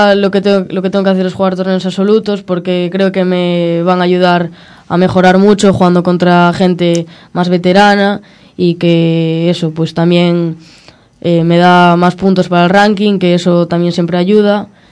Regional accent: Vigo, Galicia, Spain; born there; Sí, yo nací en Vigo.

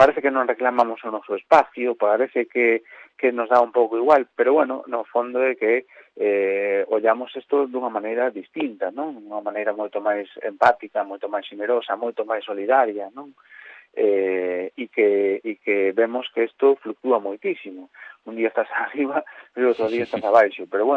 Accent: Galicia, Spain; eu son galego e fago cancións

